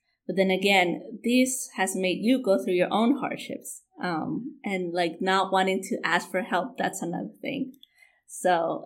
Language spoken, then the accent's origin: English; Honduras; I'm from Honduras and my mom married my dad at a very early age, at 16.